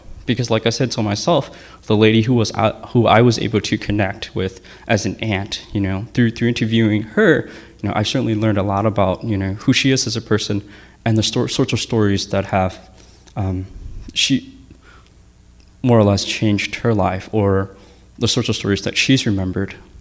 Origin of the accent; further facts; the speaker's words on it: United States; I grew up here in the States. I grew up going to school with non-Hmong students and speaking English most of my life. I'm more comfortable speaking English than Hmong.